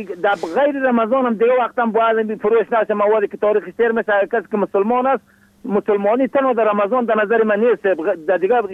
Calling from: Bamyan, Afghanistan; سید، از رسوالی کهمر در جای قریه آجر فیلن در قریه کاغور زندگی میکنم سید، ولایت ما بامیان.

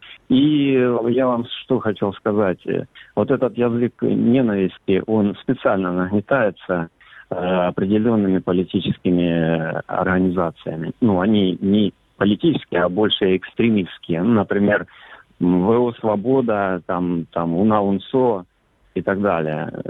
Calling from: Sievierodonetsk, Luhansk Oblast, Ukraine; Я із Сєвєродонецька.

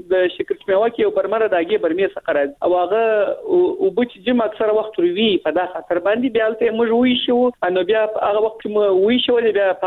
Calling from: Kandahar, Afghanistan; له کندهار

